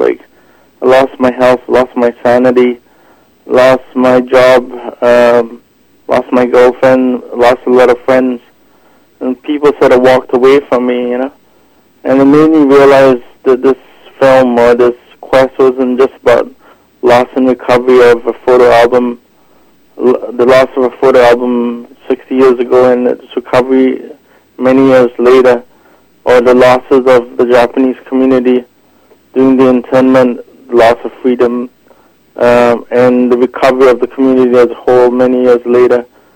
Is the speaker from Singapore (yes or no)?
yes; Singapore; I'm from Singapore